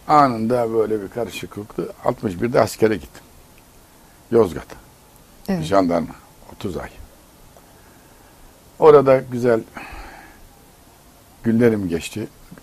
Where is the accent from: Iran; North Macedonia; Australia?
North Macedonia; Kumanovo; Kumanova, Üsküp'e 30 kilometre kala çok şirin bir kasabadır. Orada doğdum.